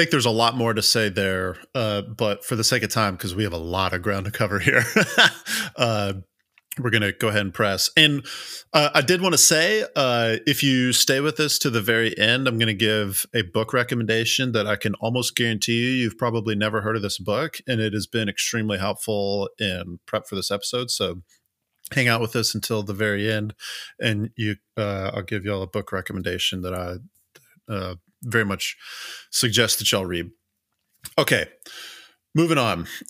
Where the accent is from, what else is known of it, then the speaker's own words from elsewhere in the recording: the South, United States; we're both from the South. We were born and raised in the South.